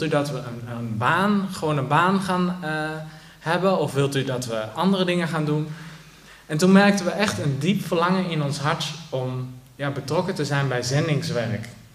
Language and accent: Dutch; Netherlands; moved away as an adult; now in Belgium; ik kom uit Nederland, ik ben 29 jaar